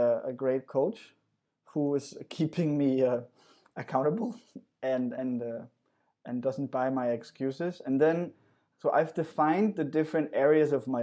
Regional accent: Central Denmark Region, Denmark; I want to build a skate park in my hometown outside of Aarhus in Denmark where I learned to skate.

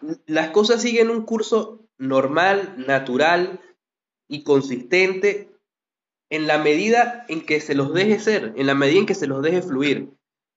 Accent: Venezuela; nosotros no podemos decir como venezolanos que nuestra cultura es propiamente venezolana, de nuestros indígenas.

